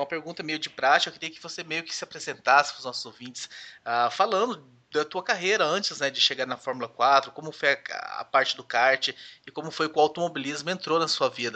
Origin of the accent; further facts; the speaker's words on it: Goiás, Brazil; Eu sou de Goiás, apesar de hoje estar morando em São Paulo, no estado de São Paulo